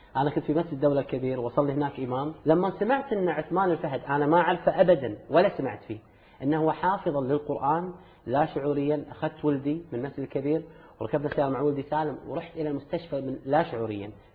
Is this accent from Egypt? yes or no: no; Kuwait; أنا أدعوكم الآن إلى ديرتي، فحياكم الله في الكويت.